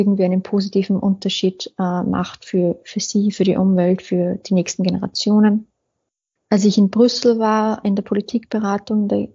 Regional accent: Austria; also born or lived in Denmark; Ich komme aus Österreich, das hören manche vielleicht schon. Bin 35 Jahre alt und dieses Jahr wieder nach Österreich gezogen. Tatsächlich war ich 13 Jahre im Ausland.

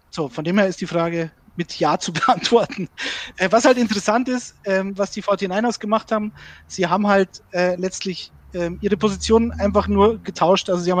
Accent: Bavaria, Germany; Das trinke ich sogar als Bayer gerne.

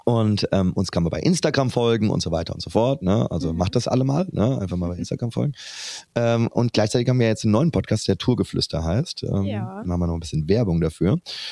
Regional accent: Büdingen, Hesse, Germany; ich komme ja auch aus Büding.

